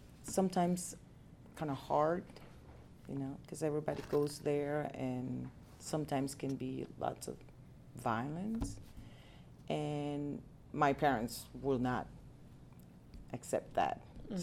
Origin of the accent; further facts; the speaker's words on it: Tegucigalpa, Francisco Morazán, Honduras; Yeah, I was born in Tegucigalpa, Honduras.